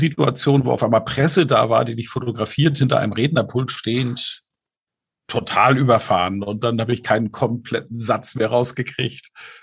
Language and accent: German; Schleswig-Holstein, Germany; now in Bamberg, Germany; Ich komme gerade aus dem Heimaturlaub. Ich war in Schleswig-Holstein mit tollem Wetter, mit der Family, war wirklich schön. Und bin auch durch mein altes Heimatdorf mal gefahren.